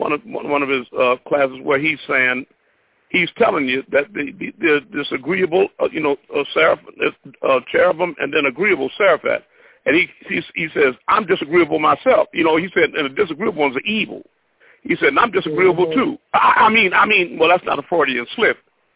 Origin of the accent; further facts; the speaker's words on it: New Orleans, Louisiana, United States; born there; I was born in New Orleans myself.